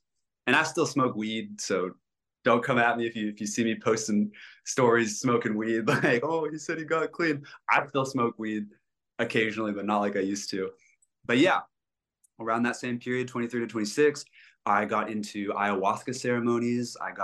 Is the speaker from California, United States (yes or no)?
yes; California, United States; born there; Hi, guys. Nice to meet you. I was born in California, and I'm an only child.